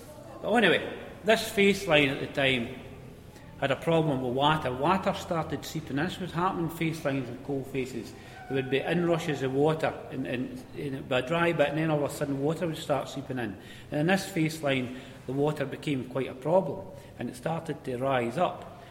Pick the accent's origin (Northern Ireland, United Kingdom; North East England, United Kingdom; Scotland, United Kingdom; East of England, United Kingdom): Scotland, United Kingdom; New Cumnock; from New Cumnock in Ayrshire.